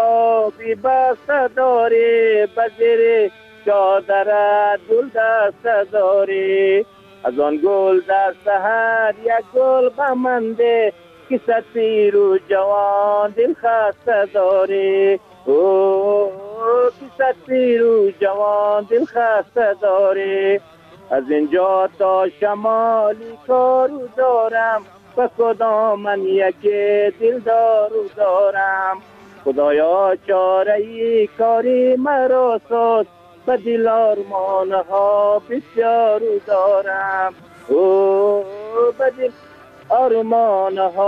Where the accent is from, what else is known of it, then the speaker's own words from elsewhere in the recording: Bamyan, Afghanistan; من خودی من از بامیان هستم